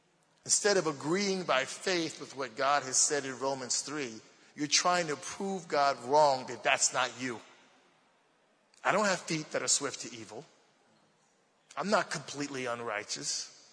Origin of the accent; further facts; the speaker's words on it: Baltimore, Maryland, United States; accent: Baltimore; you can tell by my accent I'm from Baltimore.